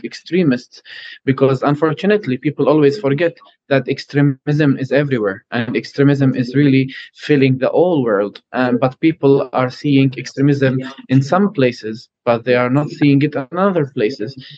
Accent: Bethlehem, West Bank, Palestine; English is a second language; moved away as an adult; now in Prague, Czech Republic; I am from Bethlehem, Palestine, from the West Bank.

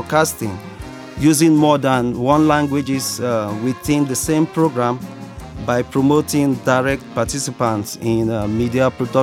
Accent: Nigeria; now in Slovenia; I'm from Nigeria. I'm currently living in Slovenia for 10 years now

